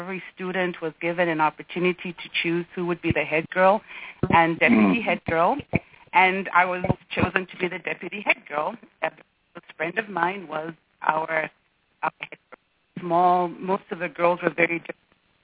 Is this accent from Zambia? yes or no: yes; Chinsali, Muchinga Province, Zambia; born there; I was born in Chinsali, Northern Province